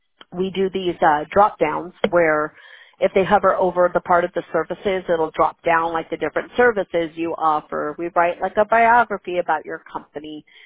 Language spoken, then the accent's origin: English; West Coast, United States; I've had people ask me if I'm from the South, because I guess my name's popular in the South. I have no idea. I'm like, no, I'm from the West Coast.